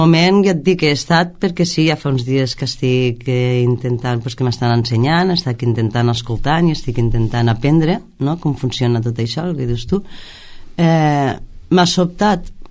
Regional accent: Amposta, Catalonia, Spain; born there; now in Roquetes, Spain; Soc nascuda a Amposta, però, vamos, porto 30 anys aquí al poble i me considero ja roquetera.

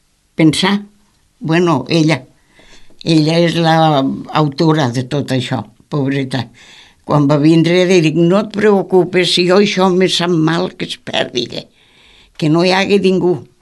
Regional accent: Catalonia, Spain; Som catalans.

